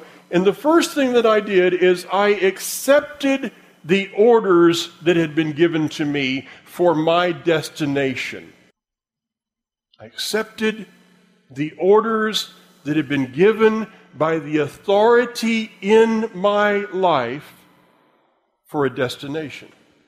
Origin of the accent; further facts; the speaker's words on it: Florida, United States; I'm from Florida. Don't they know that? The first time I'd ever seen snow was in Alabama in a freak snowstorm. I grew up surfing.